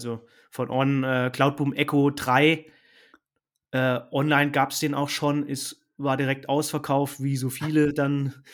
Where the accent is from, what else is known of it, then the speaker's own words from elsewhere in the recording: Saarland, Germany; ein Ultrarennen in meiner Heimat im Saarland